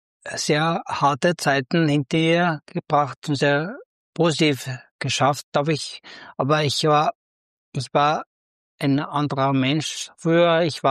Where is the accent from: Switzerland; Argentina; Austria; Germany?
Austria; Upper Austria; Ich komme aus Oberösterreich, das hört man wahrscheinlich auch. Also ich war in der Nähe von Rieti im Innkreis. Bin ich geboren